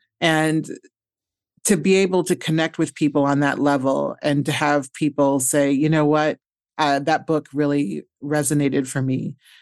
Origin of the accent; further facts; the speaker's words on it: Omaha, Nebraska, United States; I'm from Omaha, Nebraska, and there are not a lot of people from Nebraska, and especially not a lot of Haitian Americans or Black women.